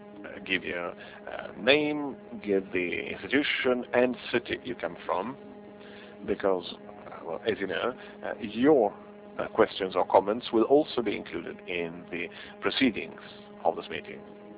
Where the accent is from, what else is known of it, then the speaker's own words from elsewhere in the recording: Sicily, Italy; English is a second language; I come from Northern Africa, actually Sicily.